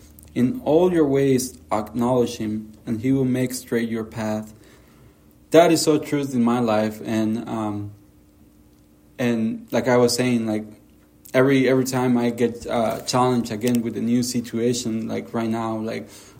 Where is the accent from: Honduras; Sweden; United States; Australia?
Honduras; So grew up in the children's home in Honduras.